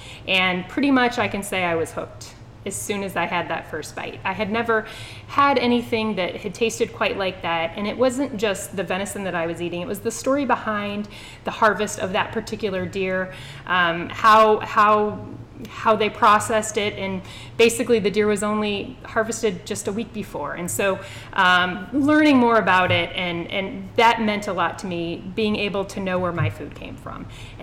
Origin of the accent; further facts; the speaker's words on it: St. Louis, Missouri, United States; I grew up in St. Louis, Missouri, and I did not grow up hunting and fishing.